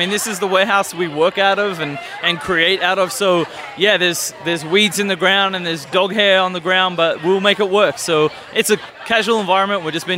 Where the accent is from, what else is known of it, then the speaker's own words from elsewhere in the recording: Melbourne, Victoria, Australia; moved away as an adult; now in St. Louis, United States; So originally from Melbourne, Australia. Long story short, I was an exchange student back in 2006 at Drury in Springfield, Missouri. Fast forward X amount of years, my wife is American, I have a little boy, I live here now in St.